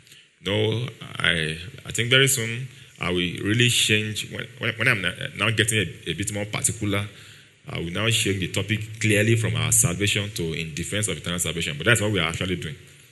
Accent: Nigeria; accent: Yoruba; I shall use my Yoruba accent to pronounce it at times.

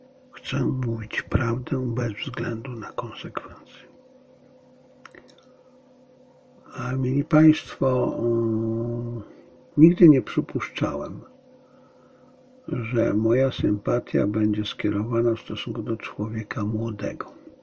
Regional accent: China; Polish is a second language; now in Poland; Chińczycy uważają, że jestem gównem, a Polacy też. Bo jestem Chińczykiem.

